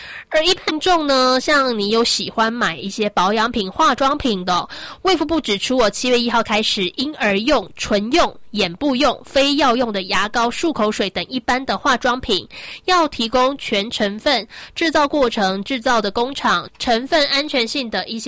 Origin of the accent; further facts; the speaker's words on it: Taiwan; 我觉得这真的是作为台湾人很感动的一件事情